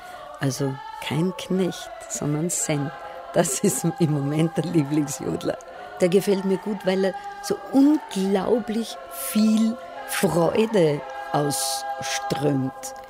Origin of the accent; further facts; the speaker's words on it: Graz, Styria, Austria; Also ich komme aus Graz, ich bin in Graz geboren und ein ländlicher Zweig meiner Familie, die haben gejodelt.